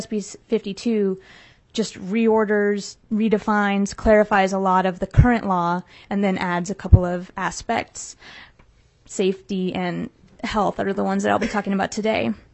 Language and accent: English; Anchorage, Alaska, United States; I was born and raised in Anchorage